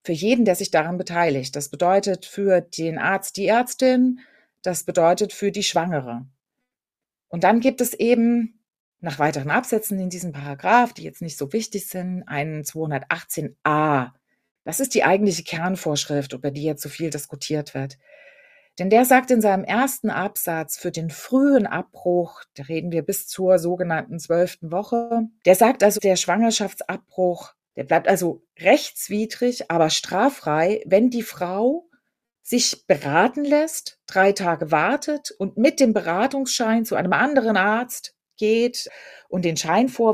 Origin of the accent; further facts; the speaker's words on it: East Germany, Germany; Dort erinnerten mich nämlich plötzlich ganz viele Dinge an meine Kindheit in der DDR.